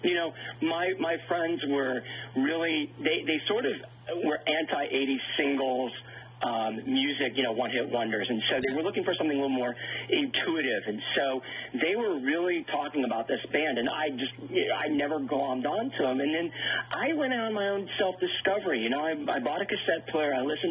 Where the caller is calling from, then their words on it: Chicago, Illinois, United States; Good morning, Tom. I'm calling you from Chicago, Illinois